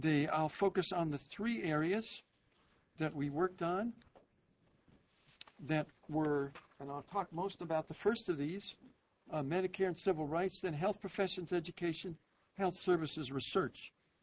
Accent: California, United States; And here I was a Republican from California.

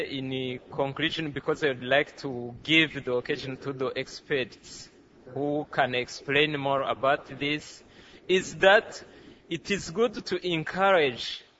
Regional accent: Burundi; first language French; English is a second language; moved away; also born or lived in Tanzania; I am going to try to speak in English, but you are going to excuse me because my first language is not English, but French. As she said, I am a Burundian from, I am Burundian, and I used to be a refugee since 1996 in the western of Tanzania.

